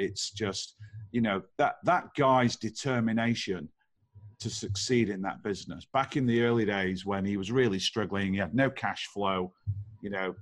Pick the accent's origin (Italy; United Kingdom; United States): United Kingdom; just tell me, I'm a Brit. I'm curious.